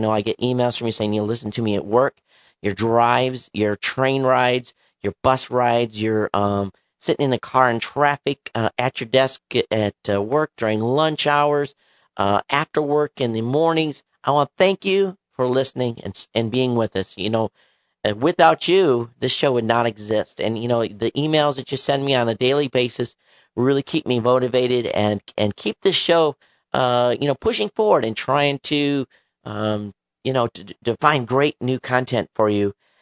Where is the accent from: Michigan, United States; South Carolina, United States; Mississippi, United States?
Michigan, United States; Quincy; I was raised in Michigan in a very rural community, and actually Quincy, Michigan.